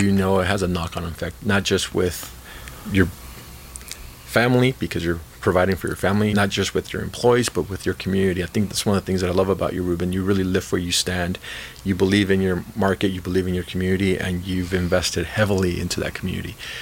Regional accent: Long Beach, California, United States; I like to say I was born and bred here in Long Beach, California, about a 45-minute drive from where we're standing here in Irvine.

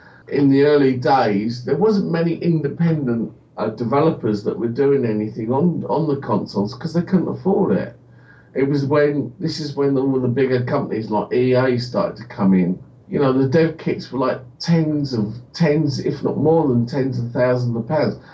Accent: United Kingdom; and we're British, so therefore, let's make a history book.

